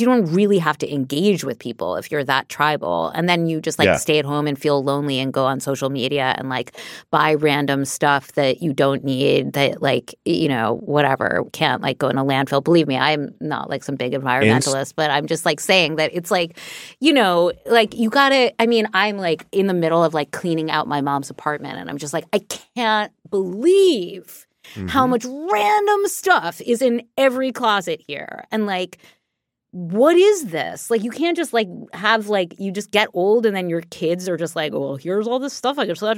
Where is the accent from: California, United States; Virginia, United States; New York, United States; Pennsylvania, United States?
New York, United States; New York City; Cause like I grew up in New York City, as we all know, grew up in New York City.